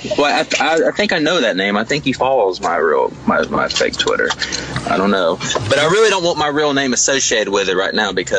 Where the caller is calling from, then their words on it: New Orleans, Louisiana, United States; New Orleans.